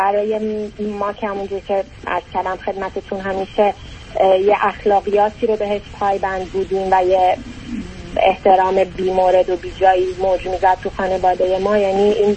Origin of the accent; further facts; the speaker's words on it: Iran; من و برادرم که خارج از ایران زندگی میکنیم و مقیم اینجا هستیم